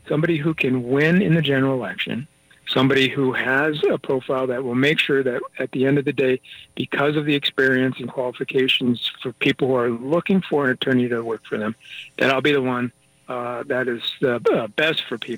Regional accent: Chaska, Minnesota, United States; Now, I grew up in Chaska, Minnesota, which at the time was rural, right in the cornfields.

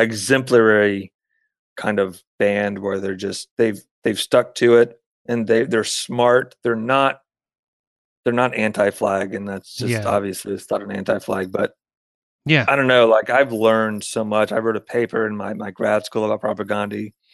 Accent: Florida, United States; because they got like Sue Lynn from Tampa and I'm from Florida. So I'm like, man, I'm so stoked they got a guitarist from Florida.

